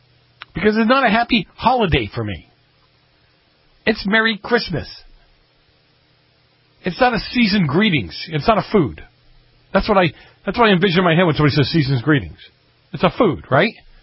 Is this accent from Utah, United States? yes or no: no; Boston, Massachusetts, United States; See, we grew up in Dorchester, too, and some of those guys are my age.